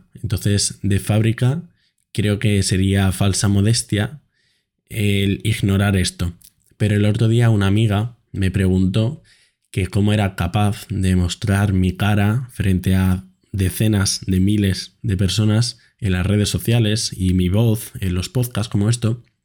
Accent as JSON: {"language": "Spanish", "town": "Madrid", "region": "Community of Madrid", "country": "Spain", "tie": "born there", "moved": "yes", "said": "Aunque yo nací en Madrid, me mudé con mi familia hace bastantes años y el año pasado estaba viviendo en Zaragoza."}